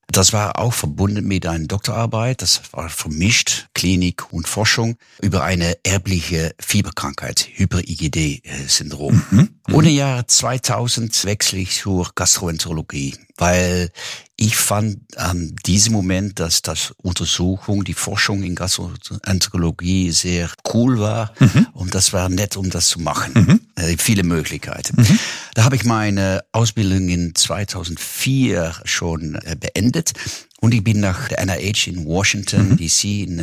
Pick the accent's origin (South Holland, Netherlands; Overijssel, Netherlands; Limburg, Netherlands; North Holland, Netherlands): Limburg, Netherlands; Kerkrade; born there; German is a second language; Ja, ich bin geboren in Gerkrade. Das ist weniger wie 10 Kilometer entfernt von Aachen.